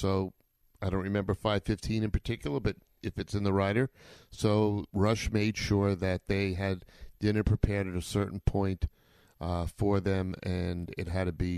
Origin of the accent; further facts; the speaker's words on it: New York, United States; we had, well, I'm a New Yorker, so Channel 11 had the Yankees and Channel